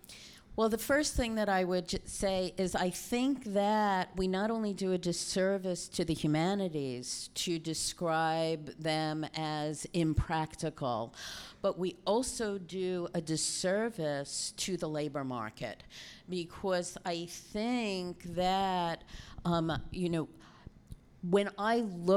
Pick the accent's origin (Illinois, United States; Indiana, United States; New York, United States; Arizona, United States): New York, United States; Brooklyn; I'm a mutt from Brooklyn.